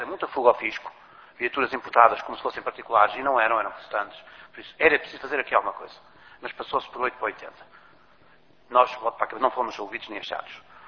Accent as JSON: {"language": "Portuguese", "country": "Portugal", "said": "antes de ser presidente da associação sou português."}